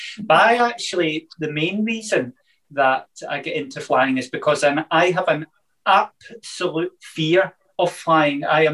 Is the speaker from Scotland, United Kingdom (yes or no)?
yes; Paisley, Scotland, United Kingdom; growing up in Paisley, I can remember Mum and my granddad always taking me down to the airport whenever Concorde came in.